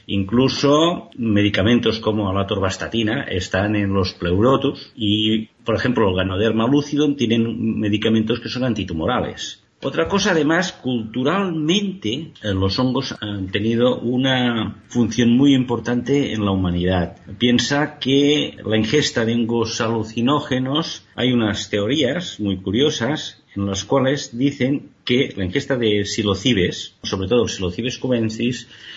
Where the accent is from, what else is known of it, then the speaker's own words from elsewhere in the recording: Catalonia, Spain; Mira, en mi tierra, aquí en Cataluña, hicieron un programa